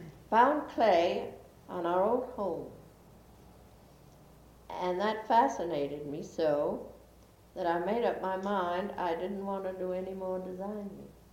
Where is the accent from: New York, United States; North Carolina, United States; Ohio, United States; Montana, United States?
New York, United States; Yonkers; born there; Well, I was born in Yonkers, New York, and I knew Yonkers is a village.